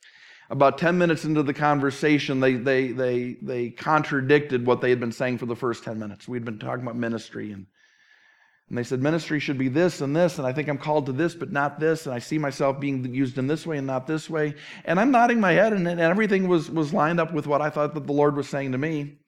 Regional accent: Midwest, United States; I grew up in the Midwest, and my mom told me

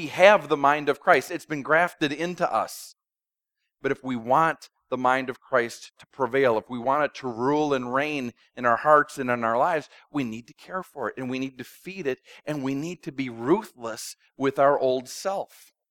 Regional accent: Minnesota, United States; I grew up in Minnesota.

